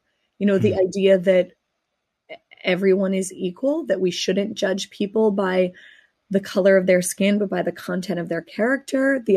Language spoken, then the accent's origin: English; Pittsburgh, Pennsylvania, United States; I grew up in Pittsburgh, and the synagogue where I became a bat mitzvah was the site of the deadliest attack on Jews in American history